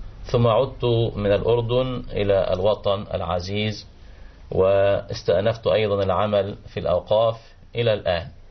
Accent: Al-Shin, Gharbia, Egypt; أعمل إماما وخطيبا في أوقاف الغربية بمسجد النور في قريتي الشين.

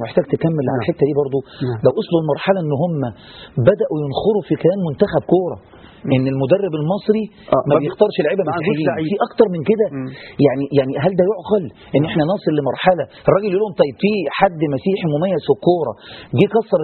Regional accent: Egypt; فاحنا اصلنا مصريين موحدين من قبل الفتح كمان يعني حتى لما كناش مسيحيين واسلمنا احنا طول عمرنا اصلا مسلمين

